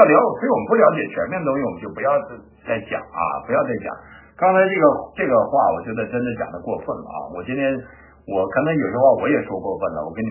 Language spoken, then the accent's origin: Chinese; Northeast China, China; 这是我在东北的我老家的炕，